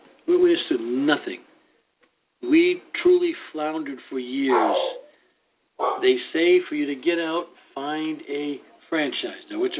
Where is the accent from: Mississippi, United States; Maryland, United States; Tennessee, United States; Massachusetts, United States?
Massachusetts, United States; Boston; Now, you know, everybody knows I'm from Boston, so where's the blankety-blank thing for Massachusetts?